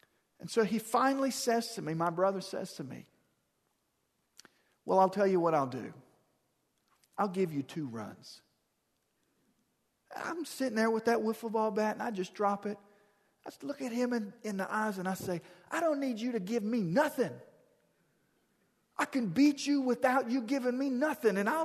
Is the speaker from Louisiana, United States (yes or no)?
yes; Louisiana, United States; we grew up in Louisiana